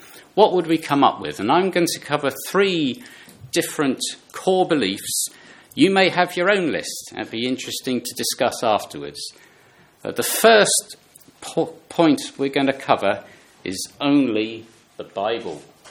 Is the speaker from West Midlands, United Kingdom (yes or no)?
no; Bristol, South West England, United Kingdom; married to Pauline. We're from North Bristol. We go to Good News Church. It's up on Staple Hill.